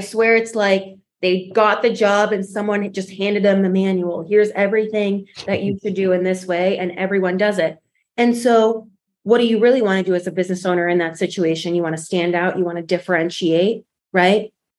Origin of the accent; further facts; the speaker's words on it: Poland; so I'm from Poland.